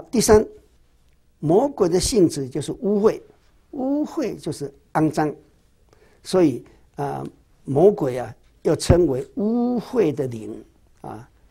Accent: Taiwan; 我们台湾人呢、啊、很有趣哈

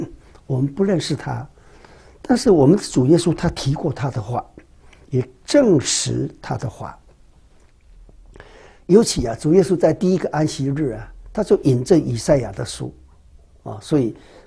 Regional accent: China; 就是好像我们中国人有的人老师在讲课的时候会说孔子怎么说

